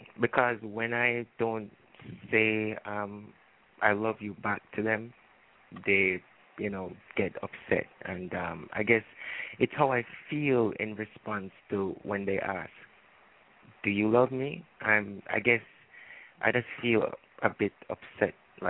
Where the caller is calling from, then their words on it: Jamaica; Yeah, I made sure I did say I'm calling from Jamaica.